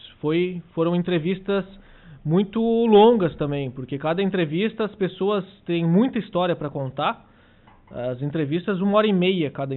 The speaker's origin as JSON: {"language": "Portuguese", "town": "Criciúma", "region": "Santa Catarina", "country": "Brazil", "tie": "born or raised there", "said": "como eu não sou aqui de Uruçanga, eu sou de Criciúma, natural de Criciúma, moro lá, né, há muitos anos"}